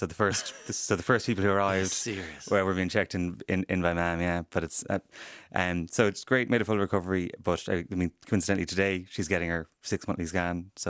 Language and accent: English; Ballyhaunas, Connacht, Ireland; I was like, you know, I'm from Ballyhaunas, and his face just dropped.